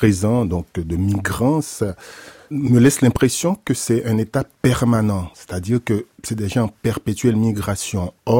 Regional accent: Port-au-Prince, Ouest, Haiti; dans mon enfance, par exemple, à Port-au-Prince, je vivais dans un quartier au sommet d'une colline d'où je voyais toujours la mer au loin.

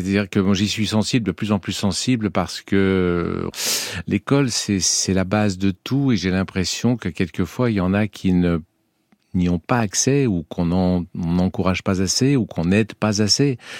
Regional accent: Annecy, Auvergne-Rhône-Alpes, France; born there; Oui, je suis né à Annecy, dans Haute-Savoie, mais enfin je me suis retrouvé assez vite, à cause de la fonction de mes parents, dans un petit village de 1000 habitants, et donc on était entouré par la nature.

